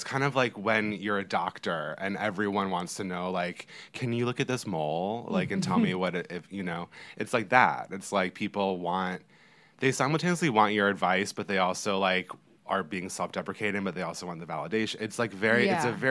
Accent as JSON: {"language": "English", "town": "Charlotte", "region": "North Carolina", "country": "United States", "tie": "born or raised there", "said": "growing up in Charlotte at a time where like I didn't have a lot of like people like me that I really knew firsthand"}